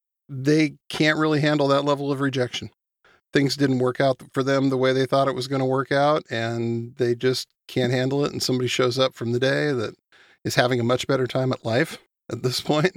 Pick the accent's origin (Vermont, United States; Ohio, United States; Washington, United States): Washington, United States; Spokane; I'm from Spokane, Washington, which is a place that you mentioned in your book. And you've been there. You kind of have an idea of what the place is like. That's where I grew up.